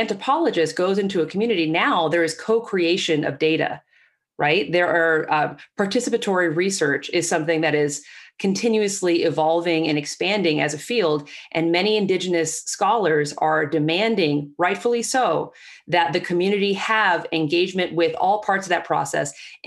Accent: Florida, United States; I grew up in Florida, right? That's where my family settled after they left Cuba and under duress, right?

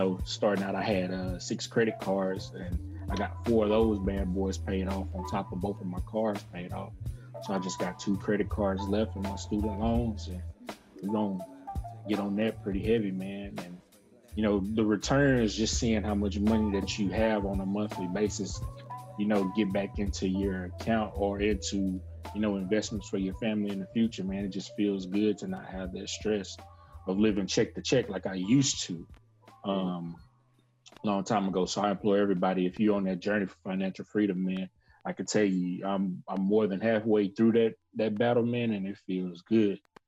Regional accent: Pittsburgh, Pennsylvania, United States; I unfortunately had to go to my hometown in Pittsburgh on Tuesday for a funeral.

